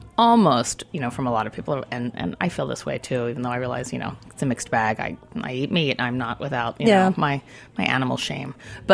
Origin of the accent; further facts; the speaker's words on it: Baltimore, Maryland, United States; because I have a lot of contacts down in Maryland, because I'm from Baltimore, primarily down there.